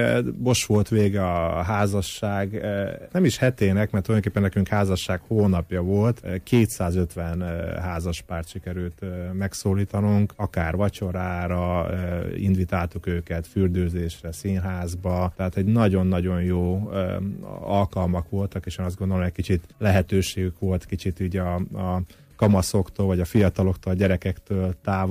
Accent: Zakarpattia Oblast, Ukraine

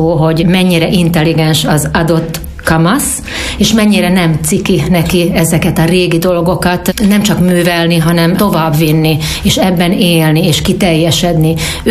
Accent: Palócföld, Hungary; Mi Palóc területről származunk, és mi felénk a hajfonatot hívják Foncsiknak.

